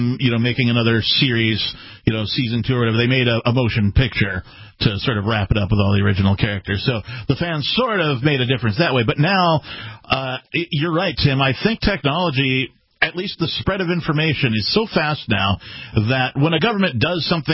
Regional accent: New Hampshire, United States; I'm certainly not going to go around being like, yeah, well, I'm from New Hampshire. We're smarter than you.

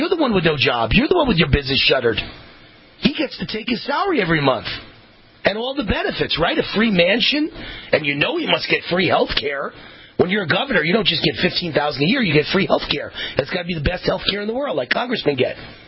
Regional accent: Youngstown, Ohio, United States; I'm originally from Youngstown, Ohio, a city 65 miles south of Cleveland.

